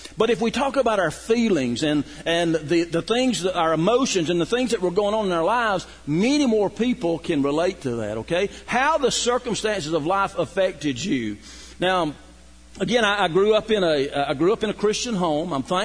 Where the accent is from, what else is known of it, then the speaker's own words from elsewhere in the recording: Rome, Georgia, United States; born there; I was born in Rome, Georgia.